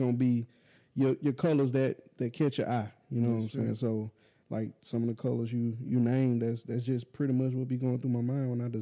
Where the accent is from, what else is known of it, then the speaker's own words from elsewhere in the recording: Mobile, Alabama, United States; I'm originally from Mobile. I grew up in Orange Grove, Project area. Some of it tore down, some of it still up.